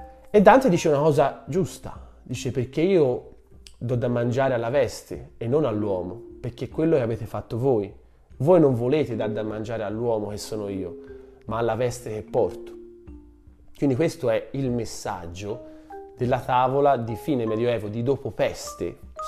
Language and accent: Italian; Florence, Tuscany, Italy; io sono fiorentino, tutti i fiorentini sono permalosi.